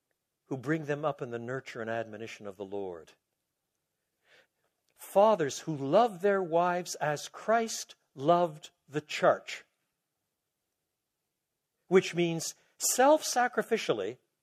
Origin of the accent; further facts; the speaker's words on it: Quebec, Canada; I was brought up in French Canada, which is off the charts a different culture.